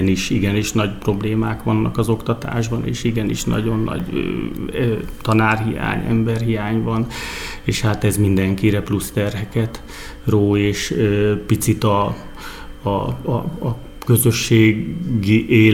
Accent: Miskolc, Borsod-Abaúj-Zemplén, Hungary; Igen, nagyon büszke vagyok rá. Miskolciak vagyunk, lokálpatrióták vagyunk

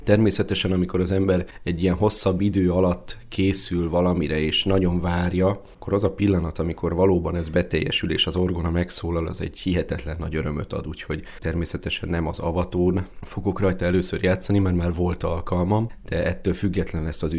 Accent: Miskolc, Borsod-Abaúj-Zemplén, Hungary; Lenyűgözve álltam és hallgattam a templomi orgonát otthon Miskolcon, abban a templomban, ahova jártam

